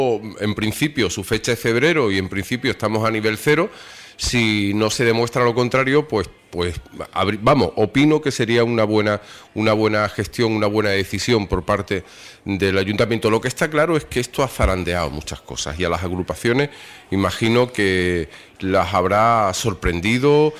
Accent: Andalusia, Spain; Somos gaditanos también.

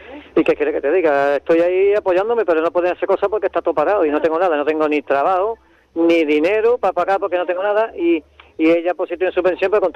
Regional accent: Cádiz, Andalusia, Spain; Yo soy de Cádiz capital.

